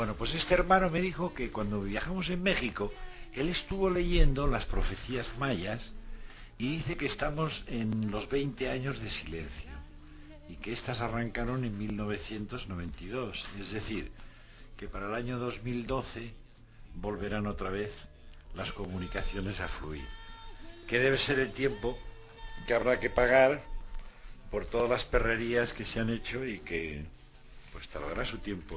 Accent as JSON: {"language": "Spanish", "country": "Spain", "said": "Somos nosotros los españoles y todavía estamos buscando los restos de los que fallecieron en el golpe de Estado a la República del 36."}